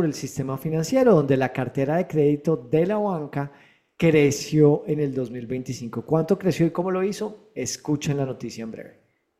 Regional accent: Bogotá, Bogotá Capital District, Colombia; born there; en donde yo nací, en Bogotá, Colombia.

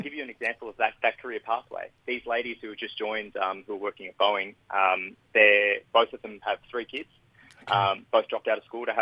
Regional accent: Melbourne, Victoria, Australia; I moved down to Melbourne. Long story. Dad moved off, and I was brought up in Melbourne.

